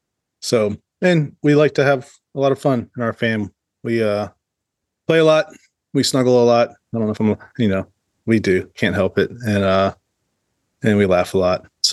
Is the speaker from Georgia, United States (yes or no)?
yes; Georgia, United States; now in Houston, United States; I'm a Georgia boy, born and raised in Georgia, but have been in Houston.